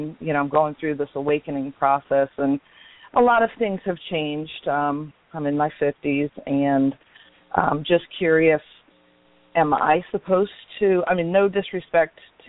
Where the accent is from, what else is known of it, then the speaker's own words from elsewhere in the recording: Georgia, United States; I'm from Georgia.